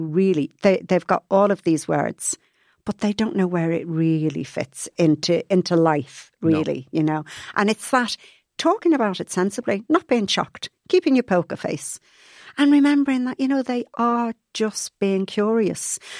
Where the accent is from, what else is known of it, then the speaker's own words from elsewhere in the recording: Liverpool, North West England, United Kingdom; I was brought up in Liverpool.